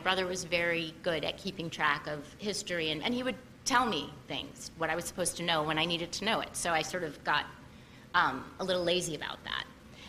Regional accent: New York City, New York, United States; Well, it was, I grew up in New York City, and I went to an all-girls private school

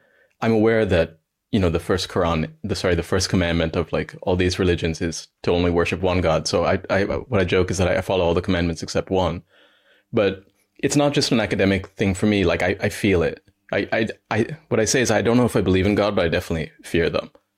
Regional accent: Ohio, United States; also born or lived in Montreal, Canada; And as you can tell from my voice, I was raised in the West. I grew up in America, in Ohio, and then I studied in Canada, in Montreal.

